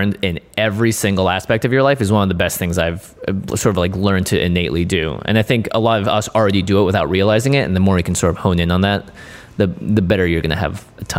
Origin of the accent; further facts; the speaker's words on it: Seattle, Washington, United States; So I grew up in Seattle